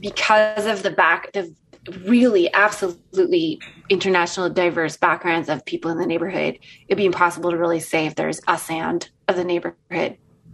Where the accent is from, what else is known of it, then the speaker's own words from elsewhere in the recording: Edmonton, Alberta, Canada; growing up in Edmonton, in a blue collar, mostly like Ukrainian neighborhood